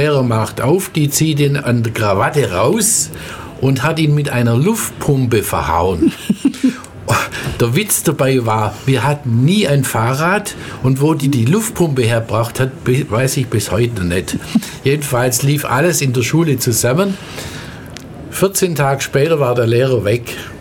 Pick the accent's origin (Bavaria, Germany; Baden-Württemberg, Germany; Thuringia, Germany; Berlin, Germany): Baden-Württemberg, Germany; Ulm; ich bin selber auch gebürtiger Ulmer. Und habe in meiner Kindheit in der Platzgasse 6 gewohnt bei meinen Großeltern nach dem Krieg.